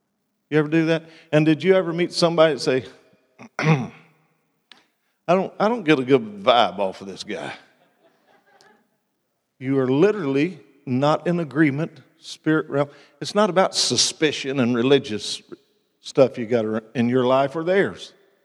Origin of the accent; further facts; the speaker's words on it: Chicago, Illinois, United States; I'm from Chicago. Chicago, you know, it's cold, sort of monotone, if you will, or monotonous